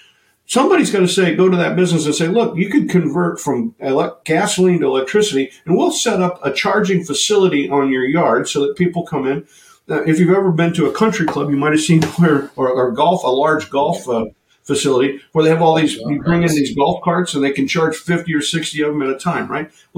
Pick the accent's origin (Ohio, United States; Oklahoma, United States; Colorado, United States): Oklahoma, United States; I grew up in Oklahoma, went to college in Kansas.